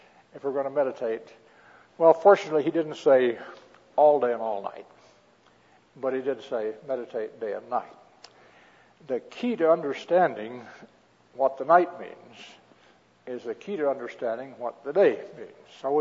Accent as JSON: {"language": "English", "region": "Midwest", "country": "United States", "said": "I came from the Midwest, and that was back in the days when dairy cows ate grass."}